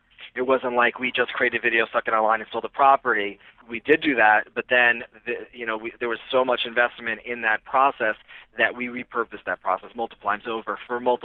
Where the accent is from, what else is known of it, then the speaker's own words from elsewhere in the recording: New Jersey, United States; I grew up in New Jersey over the GW.